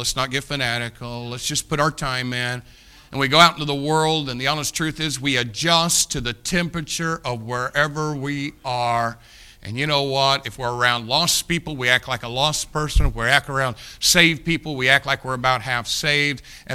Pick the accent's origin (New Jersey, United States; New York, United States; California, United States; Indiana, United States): Indiana, United States; And we're from Indiana